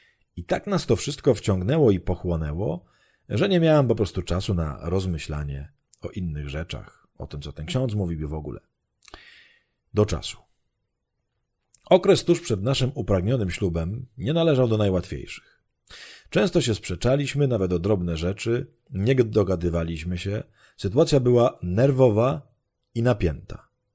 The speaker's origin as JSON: {"language": "Polish", "region": "Lesser Poland", "country": "Poland", "said": "oboje pochodzimy z małej miejscowości w Małopolsce. On tam miał pracę i został, a ja musiałam wyjechać do Krakowa"}